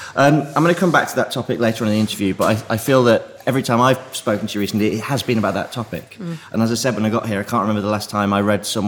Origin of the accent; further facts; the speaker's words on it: Lincoln, East Midlands, United Kingdom; I'm from Lincoln, so I know Nottingham well.